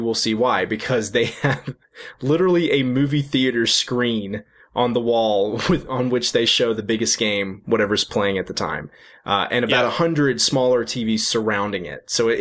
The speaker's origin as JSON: {"language": "English", "region": "Florida", "country": "United States", "tie": "born or raised there", "said": "growing up in the South, which Florida may technically not be part of the South, depending on who you ask."}